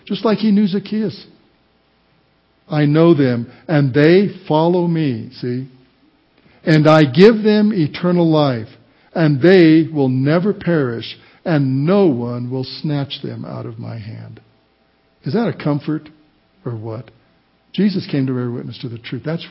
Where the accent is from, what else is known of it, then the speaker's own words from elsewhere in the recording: Walsenburg, Colorado, United States; I come from Walsenburg, Colorado. There are a lot of herds of sheep in Walsenburg, Colorado.